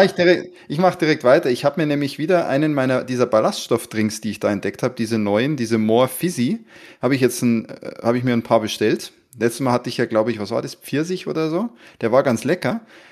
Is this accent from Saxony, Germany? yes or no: no; Bavaria, Germany; sagt man ja bei uns in Bayern